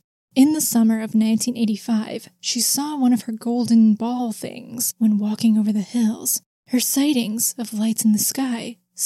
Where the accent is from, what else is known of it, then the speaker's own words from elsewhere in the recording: Midwest, United States; accent: Midwestern; this is going to sound so egregious in my harsh Midwestern accent